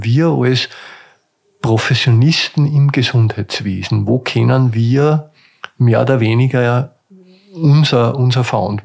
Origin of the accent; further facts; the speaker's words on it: Austria; wir freuen uns als Österreicher